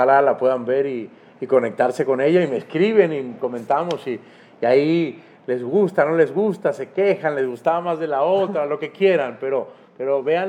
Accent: Venezuela; Yo soy venezolano

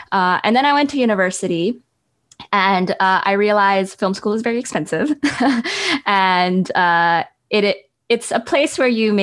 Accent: Pakistan; accent: Pakistani; also born or lived in England; my journey started in Pakistan. I was born in England, but then I was raised in Pakistan. So from about age 5 to 16, I went to high school there. Lost my British accent and picked up my Pakistani accent

